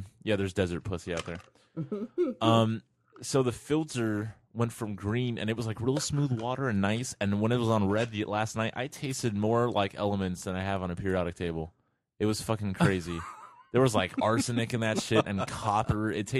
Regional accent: Phoenix, Arizona, United States; Like I did a lot of growing up in Phoenix, and so I partied a lot while I was there.

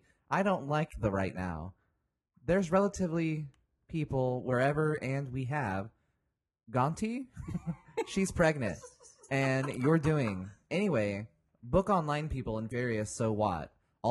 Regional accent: Indiana, United States; I'm just curious because you know, I'm from Indiana.

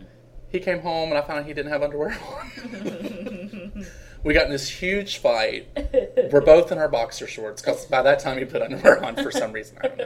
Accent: Virginia, United States; Like, I'm white and he's Mexican and he's from California and I'm from Virginia.

